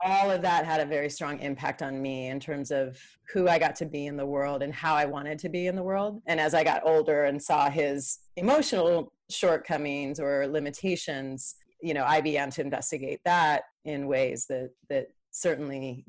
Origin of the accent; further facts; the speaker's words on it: California, United States; also born or lived in Georgia / Maine; I mean, I was born in California. California is definitely home for me. We would leave California and come back.